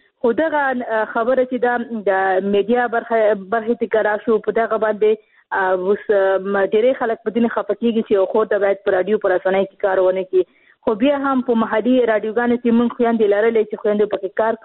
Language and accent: Pashto; Khost, Afghanistan; زه خپل د خوست یم